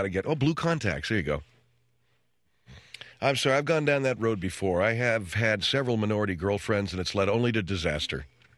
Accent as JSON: {"language": "English", "region": "California", "country": "United States", "said": "But I come from California, so I'm used to that."}